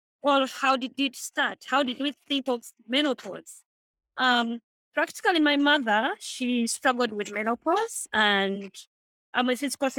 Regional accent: Uganda; I'm from Uganda.

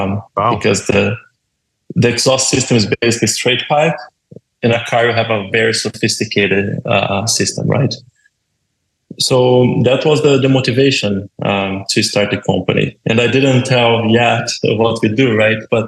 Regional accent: Brazil; Yeah, so I'm from Brazil. Let's start with that. So I grew in Brazil, born and raised in Brazil.

